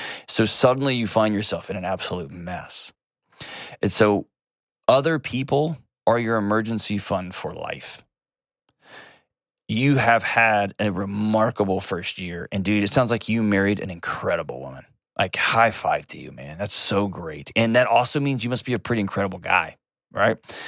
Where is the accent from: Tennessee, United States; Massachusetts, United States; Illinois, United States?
Tennessee, United States; Nashville; Let's go to Chris in my hometown, Nashville, Tennessee.